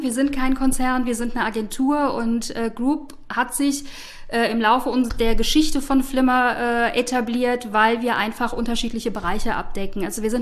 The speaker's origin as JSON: {"language": "German", "region": "North Rhine-Westphalia", "country": "Germany", "tie": "born or raised there", "said": "bin ich trotzdem in der Nähe des Bökelbergs aufgewachsen, was damals noch mitten in der Stadt lag. Ja, bin dort aufgewachsen, war dort auf der Schule, habe mein Abi gemacht und bin dann direkt zum Studium nach Köln."}